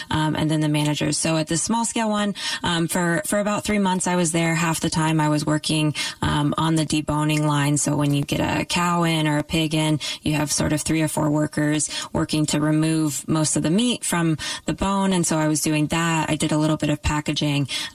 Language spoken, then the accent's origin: English; Iowa, United States; And eventually I picked some small-scale processing plants back in my home state of Iowa